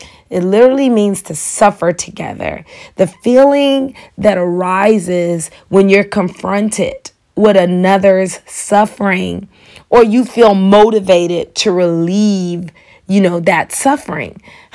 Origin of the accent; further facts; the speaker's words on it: Chicago, Illinois, United States; We grew up in Chicago, and I have three other siblings. It was four of us.